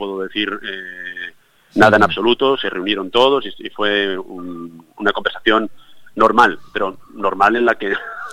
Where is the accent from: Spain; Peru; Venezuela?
Spain; Segovia, Castile and León; yo soy segoviano, soy de Segovia. Segovia tiene 50.000, 55.000 habitantes.